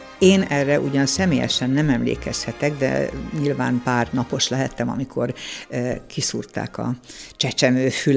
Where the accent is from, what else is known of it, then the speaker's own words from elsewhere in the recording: Szolnok, Jász-Nagykun-Szolnok, Hungary; ugye én szolnoki vagyok